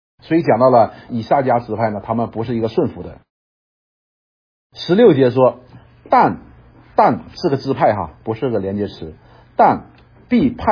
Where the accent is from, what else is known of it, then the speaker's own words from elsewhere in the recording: Northeast China, China; 驴呢我们东北人一般说